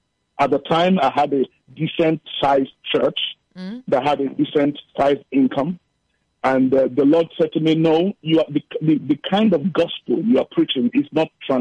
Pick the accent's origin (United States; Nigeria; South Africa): Nigeria; Now, something happened when we lived in Nigeria. I'm originally Nigerian.